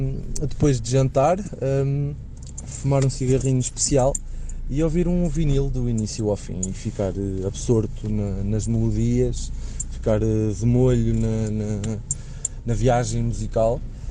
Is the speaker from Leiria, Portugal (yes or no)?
yes; Leiria, Portugal; sou de Leiria.